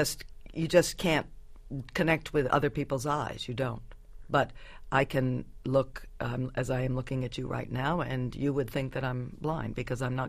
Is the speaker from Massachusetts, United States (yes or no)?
yes; Boston, Massachusetts, United States; I grew up in Boston, but I didn't have Boston roots.